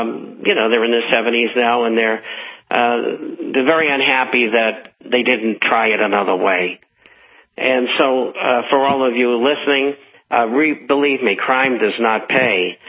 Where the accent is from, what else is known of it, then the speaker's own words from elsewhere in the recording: Boston, Massachusetts, United States; And I came from Boston, and I knew Whitey Bulger when I was a teenager.